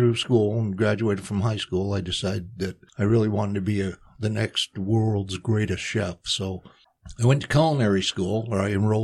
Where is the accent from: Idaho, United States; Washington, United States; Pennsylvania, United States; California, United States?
California, United States; Burbank; I grew up in Burbank, California. One of three boys